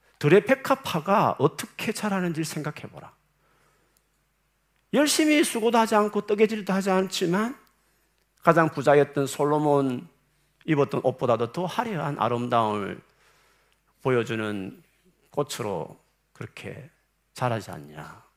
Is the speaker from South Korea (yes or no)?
yes; Gyeongsang, South Korea; 저 경상도 사나이로서